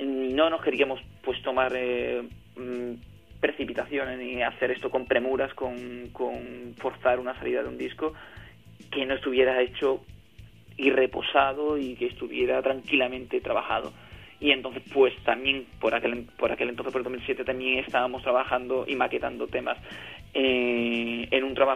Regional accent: Andalusia, Spain; no somos una banda, hacemos rock, somos de Andalucía y estas son nuestras raíces, ¿no?

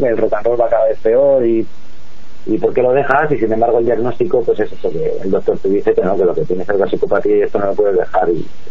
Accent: Hortaleza, Community of Madrid, Spain; resulta que hay cuatro de Torrejón, uno de Hortaleza, que soy yo, y solamente uno de Coslada.

